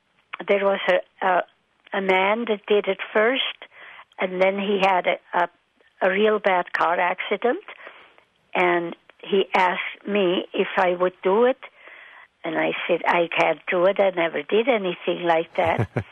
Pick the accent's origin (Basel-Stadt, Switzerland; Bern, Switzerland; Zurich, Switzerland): Bern, Switzerland; Leissigen; now in United States; I was from a little town called Leisigen, but it was close to Interlaken